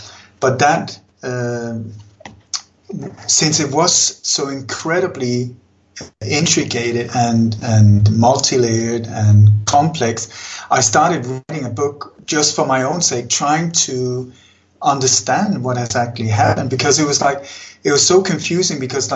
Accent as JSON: {"language": "English", "country": "Sweden", "tie": "born or raised there", "also_born_or_lived": "Denmark", "said": "And I was born in Denmark, but grew up in Sweden."}